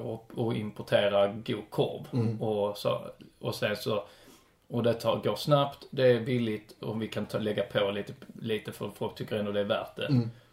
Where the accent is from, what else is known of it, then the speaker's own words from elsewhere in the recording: Sweden; vi, som svensk nu helt plötsligt äter för första gången testa thai-mat